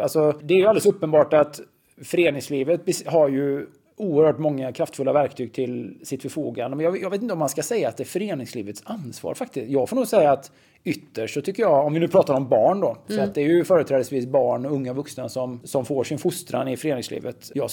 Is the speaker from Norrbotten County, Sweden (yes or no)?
no; Borås, Västra Götaland County, Sweden; Jag är uppväxt i Stadsparksparet i Borås